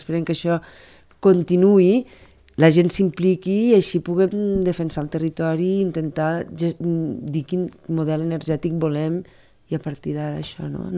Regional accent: La Serra d'Almos, Catalonia, Spain; que també soc de la Serra d'Almos

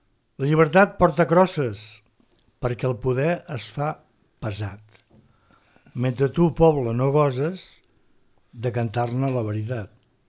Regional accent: Reus, Catalonia, Spain; Bueno, com que soc de Reus...

